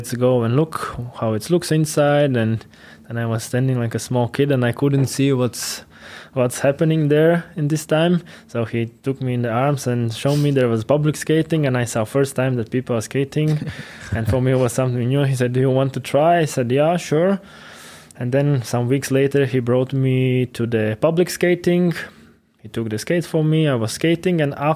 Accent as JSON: {"language": "English", "town": "Ventspils", "region": "Courland", "country": "Latvia", "tie": "born or raised there", "said": "I played in my hometown, Ventspils, which one was a good school for the kids."}